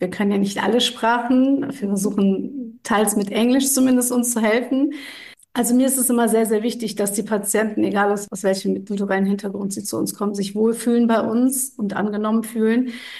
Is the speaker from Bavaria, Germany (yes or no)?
no; Düsseldorf, North Rhine-Westphalia, Germany; Ich komme aus Düsseldorf und bin hier seit über 20 Jahren schon niedergelassen mit einer Praxis, seit 25 Jahren sogar.